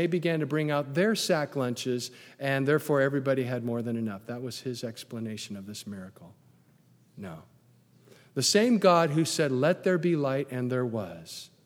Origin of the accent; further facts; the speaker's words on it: United States; I'm an American and I'm proud of it.